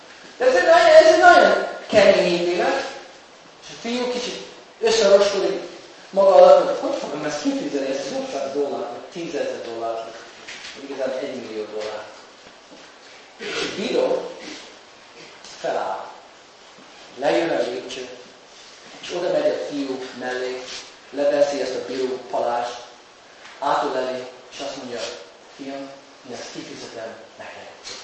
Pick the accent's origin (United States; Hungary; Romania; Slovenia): United States; És Amerikában a fiúk, nem csak a fiúk, bocsánat, mindenki, aki szeretne, legalább amikor én felnőttem